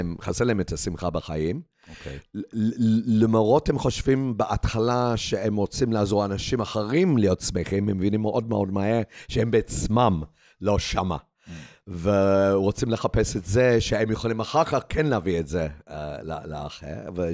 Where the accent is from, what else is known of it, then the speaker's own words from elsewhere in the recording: England, United Kingdom; now in Israel; אני באתי מאנגליה, עליתי לארץ מאנגליה, עם רקע של תיאטרון קהילתי.